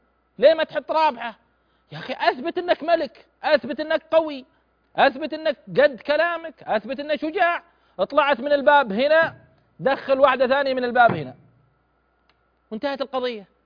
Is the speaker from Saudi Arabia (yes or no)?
yes; Eastern Province, Saudi Arabia; يعني النخيل عندنا بالاحساء وغيره كانت تكد كدا يعني